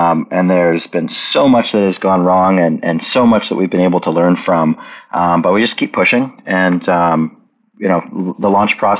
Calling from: Oklahoma City, Oklahoma, United States; I am in Oklahoma City, which is Mood's physical nexus, where we have our distribution center

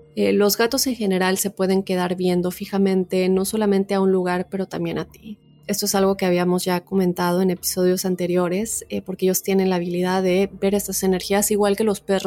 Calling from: Costa Rica; Deseo quedarme en anonimato, pero sí les puedo decir que soy de Costa Rica.

